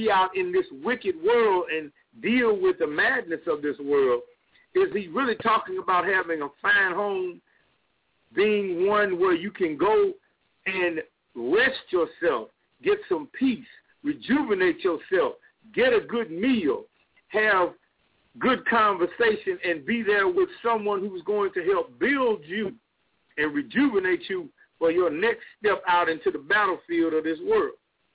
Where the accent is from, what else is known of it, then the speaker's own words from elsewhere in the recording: East St. Louis, Illinois, United States; growing up in East St. Louis, Illinois, when you went to the store or the confectionery, as we called it back then.